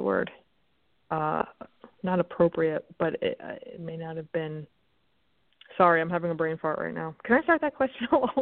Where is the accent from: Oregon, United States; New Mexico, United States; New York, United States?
New York, United States; I'm a New Yorker. I'm very expressive.